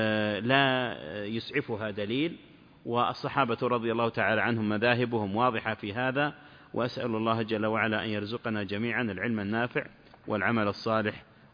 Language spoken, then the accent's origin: Arabic; Tunisia; أنا جئتكم من تونس،